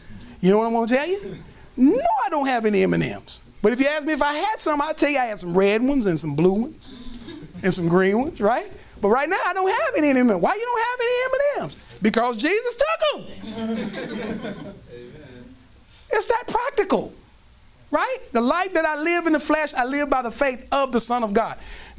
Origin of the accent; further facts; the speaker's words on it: Dallas, Texas, United States; Now, I didn't grow up in the same projects that he grew up in, but I'm from Oak Cliff. Okay? I'm from the hood side of Oak Cliff.